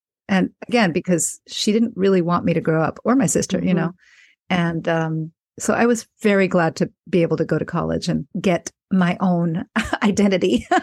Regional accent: Puerto Rico; since I'm from Puerto Rico, I sang a danza, a very typical song form from Puerto Rico.

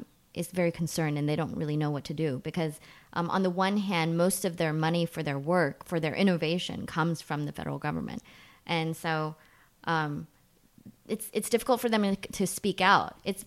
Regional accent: United States; I mean, at the end of the day, instance, I'm an American citizen.

